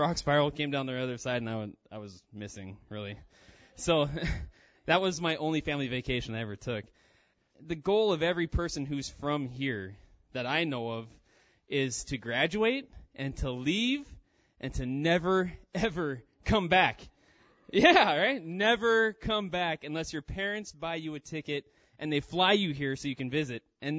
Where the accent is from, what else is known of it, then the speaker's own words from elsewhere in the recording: Ketchikan, Alaska, United States; I was born and raised in Ketchikan. I'm 34 now, but I was born and raised here.